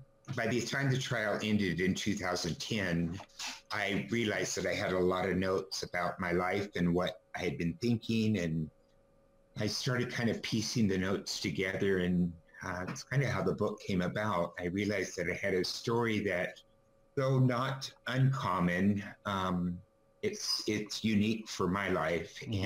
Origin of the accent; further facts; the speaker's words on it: Redding, California, United States; Well, I'm from Redding, California. I'm a native of California in the United States.